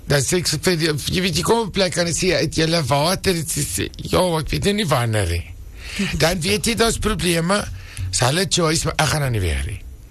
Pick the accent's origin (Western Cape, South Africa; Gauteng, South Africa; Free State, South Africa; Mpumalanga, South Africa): Western Cape, South Africa; Cape Town; so ek kom van die Kaap af, en my hele familie is nog daar